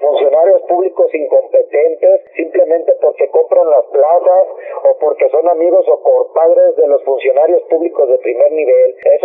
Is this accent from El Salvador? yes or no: no; Mexico; debemos de tomar conciencia como mexicanos